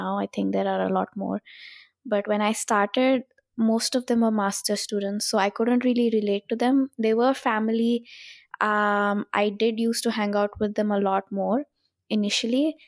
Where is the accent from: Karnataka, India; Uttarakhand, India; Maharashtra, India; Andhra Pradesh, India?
Andhra Pradesh, India; Visakhapatnam; also born or lived in Hyderabad; when I grew up in Vizag, I was in a school where it was pretty strict, you'd say.